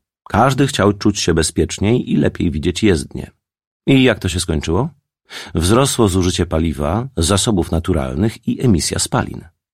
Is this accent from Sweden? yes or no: yes; Sweden; w samej Szwecji, skąd pochodzę, mieszka od 100 do 200 tysięcy narcyzów